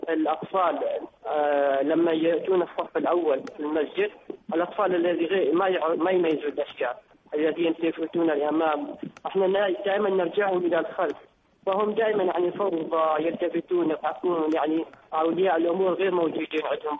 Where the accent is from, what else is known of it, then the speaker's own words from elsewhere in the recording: Oman; احنا بجائحة كورونا عندنا في سلطنة عمان الحظر الساعة 8 مساء إلى 5 الفجر